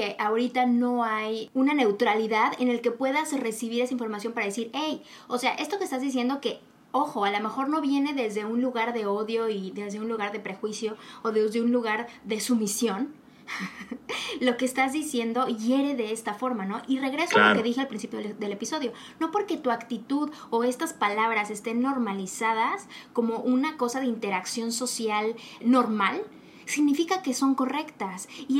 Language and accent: Spanish; Mexico; en el caso de nosotros, como latinos, mexicanos, nosotros en México estamos acostumbrados a reírnos de cosas que honestamente pues están cañona